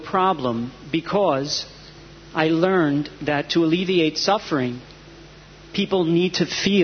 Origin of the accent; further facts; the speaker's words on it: Tampa, Florida, United States; from Tampa, Florida.